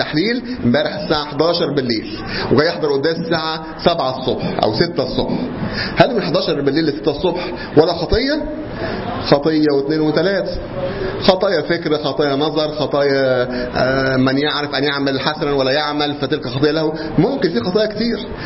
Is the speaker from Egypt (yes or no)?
yes; Egypt; العليقة دي طبعا عندنا في مصر